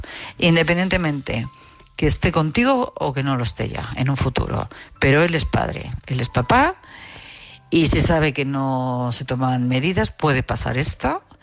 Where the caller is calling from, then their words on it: Madrid, Community of Madrid, Spain; de Madrid.